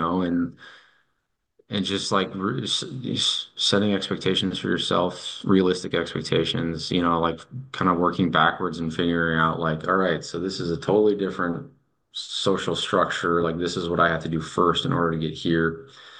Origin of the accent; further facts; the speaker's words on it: United States; as an American who's like used to pumping out projects in a week or two